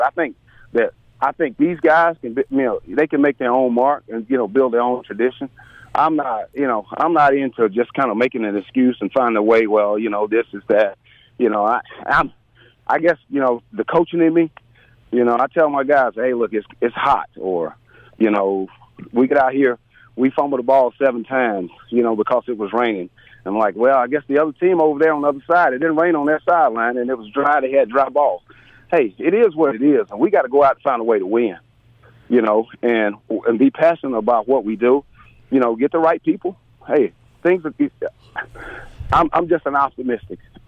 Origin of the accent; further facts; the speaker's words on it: Waynesboro, Mississippi, United States; I'm in the dorm, I'm from Waynesboro this, Waynesboro that. We got a good football team.